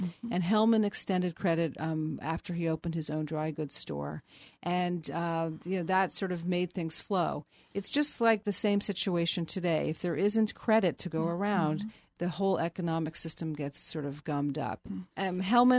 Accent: San Francisco, California, United States; I grew up in San Francisco. I always had this image of Los Angeles as this metropolis

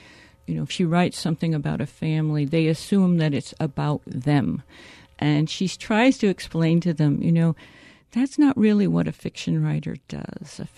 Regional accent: Iowa, United States; I'm from Iowa, and I did go to the workshop, but our lives are very different.

